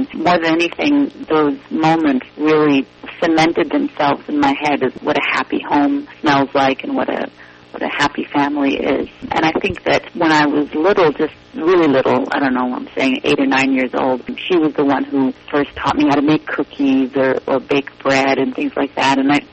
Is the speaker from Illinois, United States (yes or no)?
no; Boston, Massachusetts, United States; also born or lived in Berlin, Germany; I was born in Berlin, and I lived there until I was about 2 or 3 years old. And when my parents got divorced, my father and I moved to Boston, but my mother stayed in Berlin.